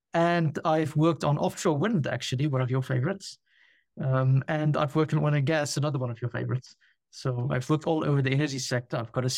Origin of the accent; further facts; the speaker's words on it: South Africa; now in France; I'm originally from South Africa. I actually stay in France at the moment.